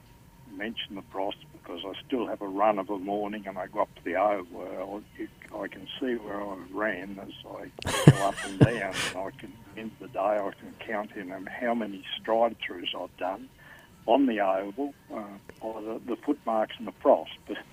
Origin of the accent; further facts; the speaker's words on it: Sheffield, Yorkshire and the Humber, United Kingdom; I was born down at Devonport. I've been in Sheffield all my life. I'm 77